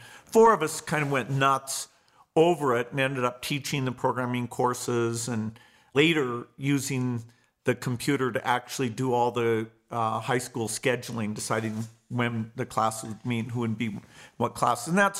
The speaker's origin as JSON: {"language": "English", "town": "Seattle", "region": "Washington", "country": "United States", "tie": "born there", "said": "I was born in Seattle, Washington, in the United States."}